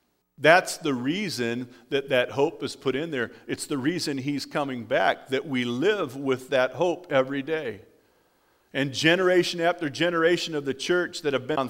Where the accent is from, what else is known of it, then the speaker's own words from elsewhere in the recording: California, United States; I'm from California. Cars don't rust in California